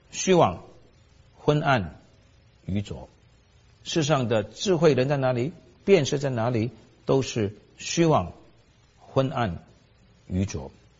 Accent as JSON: {"language": "Chinese", "country": "China", "said": "我们中国人的偶像、华人的偶像是什么呢？"}